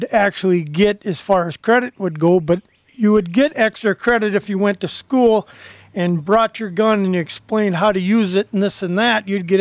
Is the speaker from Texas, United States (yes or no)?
no; Willmar, Minnesota, United States; Well, when I was growing up, we'd go to school in the morning, we'd go duck hunting.